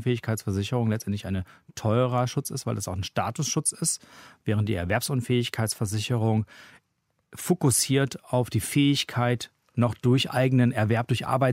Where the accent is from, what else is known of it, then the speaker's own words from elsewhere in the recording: North Rhine-Westphalia, Germany; ich komme zum Beispiel aus Westfalen, am Rand des Sauerlands.